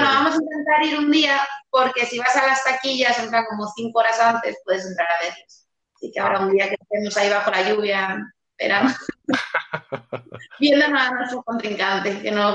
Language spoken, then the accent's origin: Spanish; Madrid, Community of Madrid, Spain; dos de ellos son de Carabanchel, que es de donde soy yo, de toda mi vida